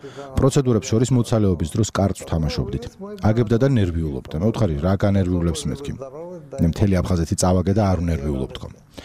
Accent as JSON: {"language": "Georgian", "town": "Sukhumi", "region": "Abkhazia", "country": "Georgia", "tie": "born or raised there", "also_born_or_lived": "Gulripshi", "said": "ძირძველი სოხუმელი ვარ. სოხუმში დავიბადე. გულირიფში ვცხოვრობდი. გულირიფში შოთა რუსთაველის სახელობის სკოლა დაამთავრე."}